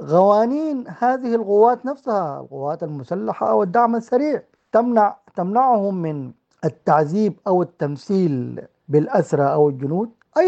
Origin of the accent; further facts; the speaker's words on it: Sudan; وبالتالي الآن نحن كسودانيين نطالب أن يمدد لهذه اللجنة